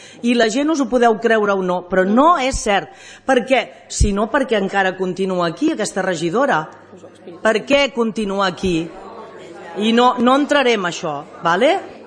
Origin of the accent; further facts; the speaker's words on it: Piera, Catalonia, Spain; Jo sóc de Quipera de tota la vida